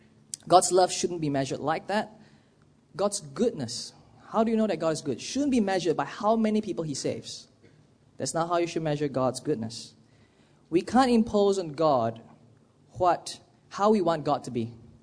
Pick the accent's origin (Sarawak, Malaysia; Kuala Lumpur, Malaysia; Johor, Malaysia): Sarawak, Malaysia; Miri; Every year in my hometown, in Sarawak, in Miri, my aunt, every year, Chinese New Year, I go to her house.